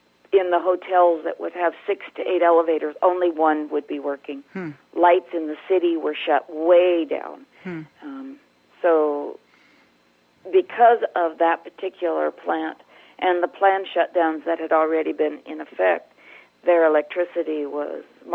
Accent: Oregon, United States; I grew up in Oregon, and it was a beautiful countryside area.

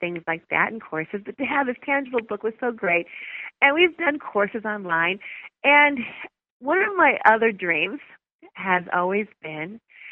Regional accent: Chicago, Illinois, United States; a college Chicago sweetheart that we, you know, we're from Chicago.

